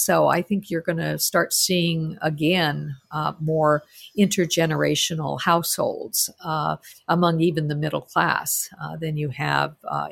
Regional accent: Albuquerque, New Mexico, United States; I mean, again, growing up in Albuquerque, my friends were my cousins.

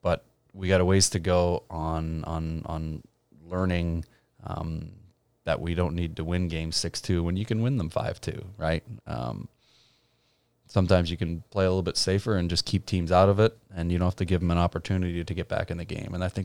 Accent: Cobourg, Ontario, Canada; you know, I'm obviously from Cobourg.

